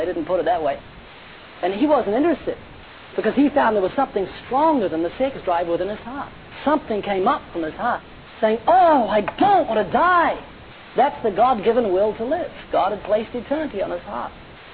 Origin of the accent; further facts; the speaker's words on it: New Zealand; I've got a friend, he lives in Australia. I'm from New Zealand.